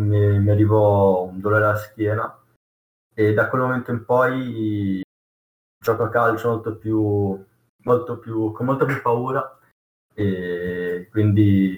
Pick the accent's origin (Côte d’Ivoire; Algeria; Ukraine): Ukraine; Italian is a second language; ho 16 anni, vengo dall'Ucraina